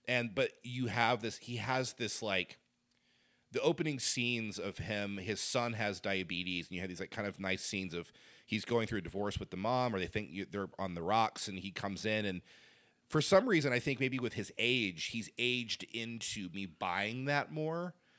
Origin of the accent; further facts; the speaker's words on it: Indiana, United States; but it's also the street, it's also the road I grew up on in Indiana, US 31.